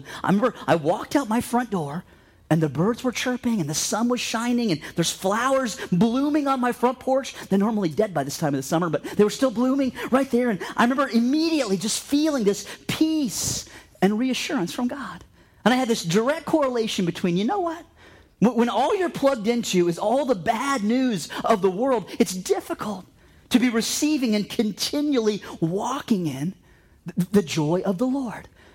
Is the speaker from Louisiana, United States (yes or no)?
no; Ohio, United States; We actually found ourselves talking to people, and we said, we're from Ohio.